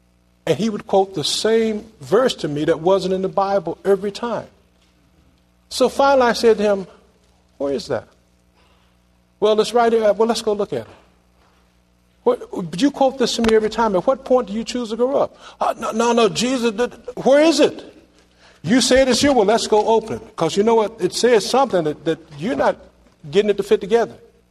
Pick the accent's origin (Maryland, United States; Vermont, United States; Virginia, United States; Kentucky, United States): Virginia, United States; Anybody remember the story about the Hatfields and the McCoys? I grew up in Virginia.